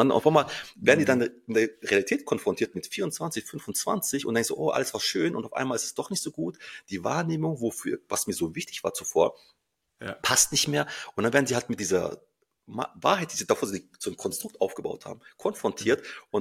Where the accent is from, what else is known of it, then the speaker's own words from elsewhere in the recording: Stuttgart, Baden-Württemberg, Germany; Also ich komme aus Stuttgart